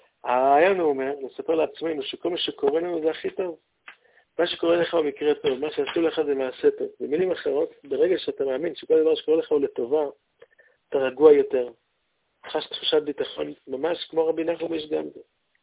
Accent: Haifa, Haifa District, Israel; זכיתי גם אני להכיר אותו בתור חיפאי.

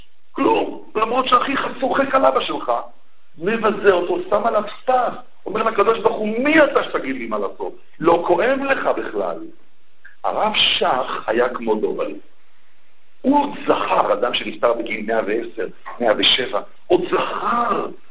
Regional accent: Petah Tikva, Central District, Israel; אני, יליד פתח תקווה

